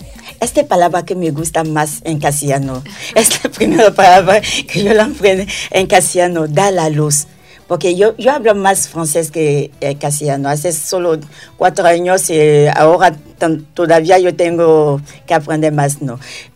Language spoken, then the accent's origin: Spanish; Côte d’Ivoire; Es una persona negra, es una persona de mi tierra, porque África es mi tierra. No solo Costa de Marfil, sino toda África.